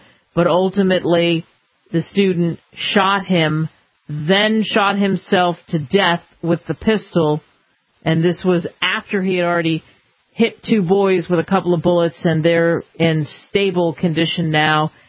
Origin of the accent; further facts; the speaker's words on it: United States; boy, there's a lot to celebrate about being an American